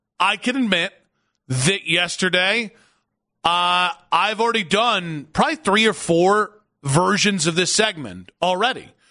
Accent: Cleveland, Ohio, United States; I grew up in Cleveland, where the winters are a constant kick in the nards.

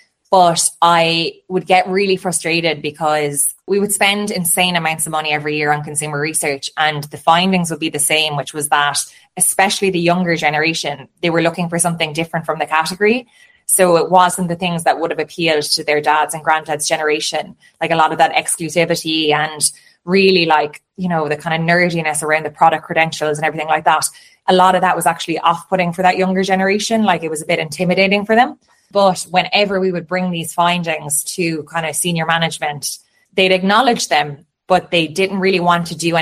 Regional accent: Ireland; now in abroad; And I can vouch for this, like as an Irish person living abroad, you become like an overly enthusiastic ambassador of the country.

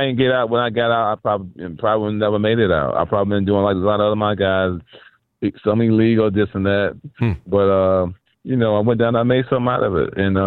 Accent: Cleveland, Ohio, United States; So I went to, so when I was growing up in Cleveland, you know, inner city of Cleveland, it wasn't the greatest time growing up. That's when it was really rough back in the 70s and 80s.

